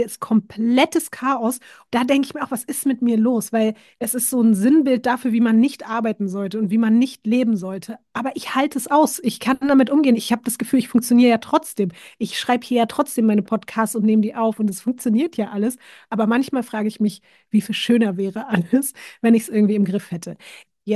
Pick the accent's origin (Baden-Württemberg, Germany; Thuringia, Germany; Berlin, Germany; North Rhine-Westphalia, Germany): Berlin, Germany; born or raised there